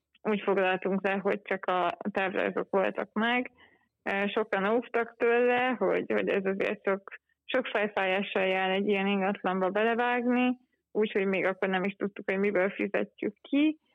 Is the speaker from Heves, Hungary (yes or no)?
no; Budapest, Hungary; born there; én Budapesten születtem a 18. kerületbe, és az is volt az én szívem csücske, és azt gondoltam, hogy na, én Budapestet sose hagyom